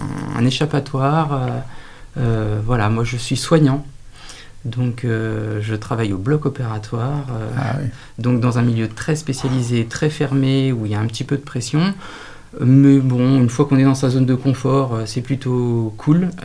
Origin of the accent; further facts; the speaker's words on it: Ermenonville, Hauts-de-France, France; Alors, moi, je viens d'Ermenonville. Et effectivement, j'ai fait toute ma scolarité également sur le secteur de Nanteuil-le-Haudouin, Crépy-en-Valois